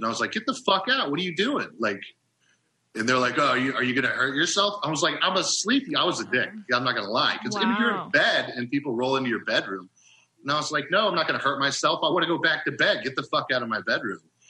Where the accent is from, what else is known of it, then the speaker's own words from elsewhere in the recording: Oklahoma, United States; Like, come on, I'm from Oklahoma.